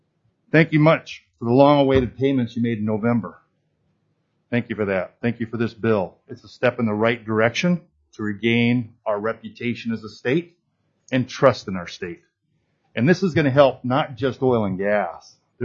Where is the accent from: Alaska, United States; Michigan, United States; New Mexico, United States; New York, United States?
Alaska, United States; Homer; now in Anchorage, United States; I'm from Homer, Alaska, but I live in Anchorage.